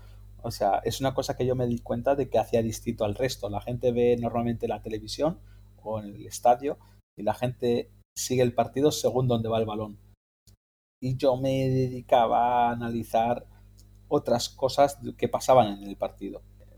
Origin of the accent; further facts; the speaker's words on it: Spain; Bueno, yo, como habrás dicho en la presentación, soy de España.